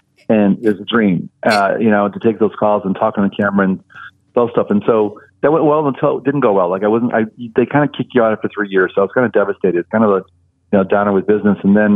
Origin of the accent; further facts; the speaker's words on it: Michigan, United States; as I said, I grew up in Michigan. I'm a child of first generation Greeks.